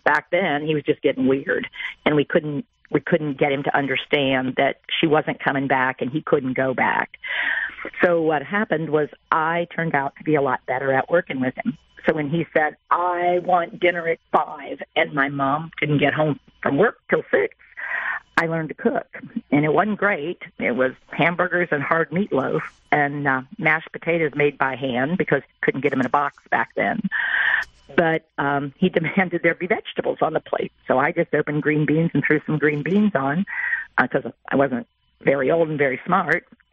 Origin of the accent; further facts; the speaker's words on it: West Virginia, United States; also born or lived in Washington; So I grew up in West Virginia with a side trip out to Washington State when my dad was in the military.